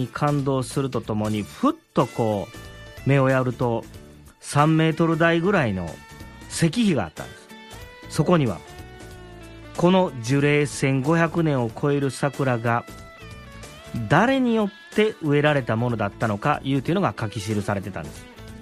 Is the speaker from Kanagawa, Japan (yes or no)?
no; Shijimi, Hyogo, Japan; 僕もしじみ出身ですから